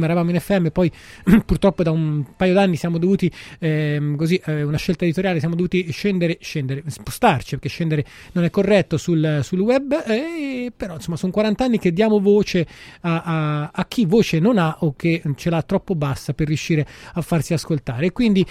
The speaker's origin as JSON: {"language": "Italian", "town": "Rome", "region": "Lazio", "country": "Italy", "said": "visto che sono di Roma, chissà, magari potremmo allargare la nostra cerchia"}